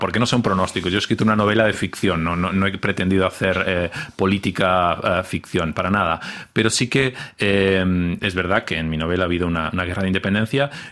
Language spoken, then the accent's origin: Spanish; Catalonia, Spain; tampoco sé si porque soy catalán, aunque sin duda la lengua ayuda, ¿no?